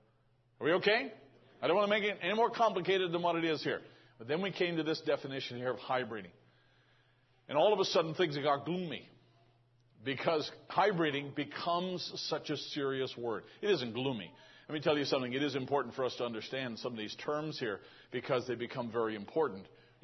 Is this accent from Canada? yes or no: yes; Canada; born there; Because I came from there. I was born on Canadian soil.